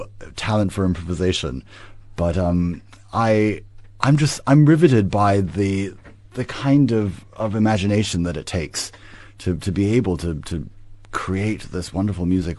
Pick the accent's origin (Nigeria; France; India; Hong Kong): Hong Kong; now in Boston, United States; I live in Boston. I'm originally from Hong Kong